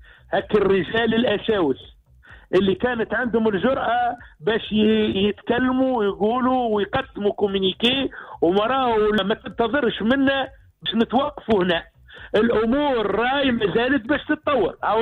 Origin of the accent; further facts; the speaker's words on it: Tunisia; وأنا مواطن تونسي تتوفر في كل شروط الترشح